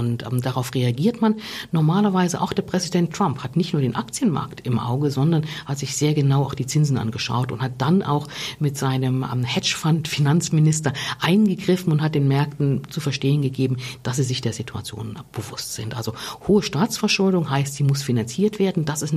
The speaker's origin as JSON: {"language": "German", "country": "Germany", "lives_now": "Switzerland", "said": "als Deutsche, die in der Schweiz lebt"}